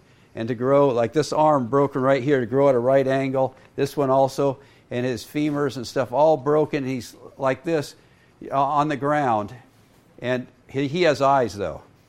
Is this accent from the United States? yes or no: no; India; I grew up born and raised in India.